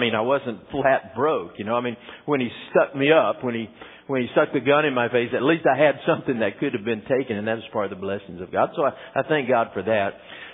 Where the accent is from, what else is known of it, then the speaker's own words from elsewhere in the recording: Texas, United States; You know, I'm from West Texas, so you never pray that it doesn't rain.